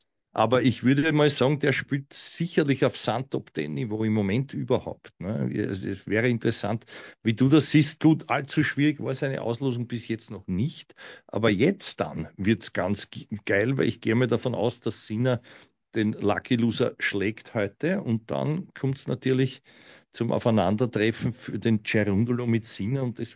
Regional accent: Vienna, Austria; Hat dann Affetten, wie man so schön sagt, bei uns in Wien, vielleicht auch in der Steiermark.

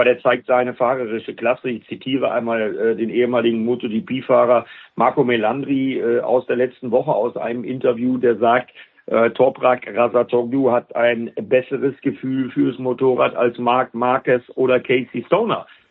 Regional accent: Bremen, Germany; Denn Assen ist ja so ein bisschen für mich als Bremer sowas Ähnliches wie mein Heimrennen.

